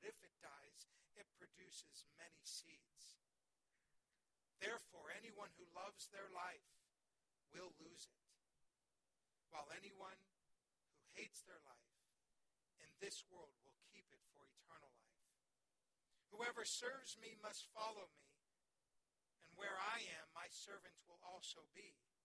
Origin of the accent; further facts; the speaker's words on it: Denver, Colorado, United States; I grew up in Denver